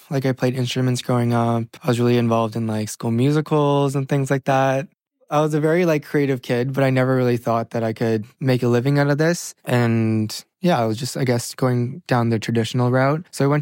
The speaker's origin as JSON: {"language": "English", "country": "Canada", "said": "I'm from Canada."}